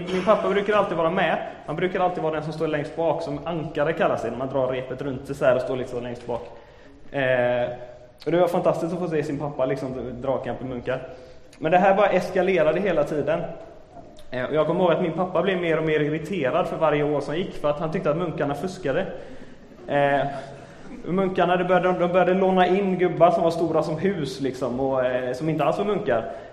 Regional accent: Jonsered, Västra Götaland County, Sweden; När jag växte upp i Jonsered så hade alltid vi ett stort midsommarfirande på den ängen som låg precis utanför min mammas radhus.

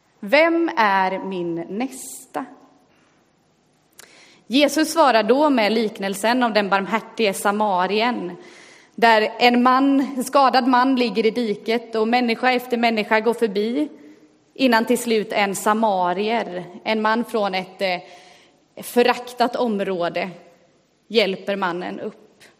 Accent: Gothenburg, Västra Götaland County, Sweden; now in Stockholm, Sweden; och jag är göteborgare i både grunden och i hjärtat, men lever just nu i exil i Stockholm där jag läser till pastor på Teologiska högskolan.

